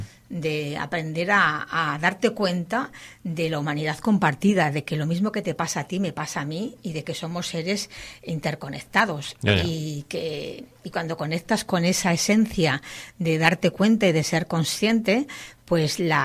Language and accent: Spanish; Salamanca, Castile and León, Spain; Yo ya en Salamanca, que soy de Salamanca, practicaba el yoga y daba clases de yoga.